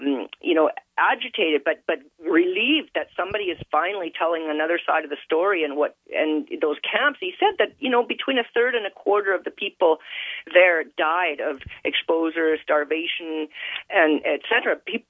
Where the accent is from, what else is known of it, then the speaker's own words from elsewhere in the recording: Canada; No, I was born and raised in Canada. So definitely Canadian all my life.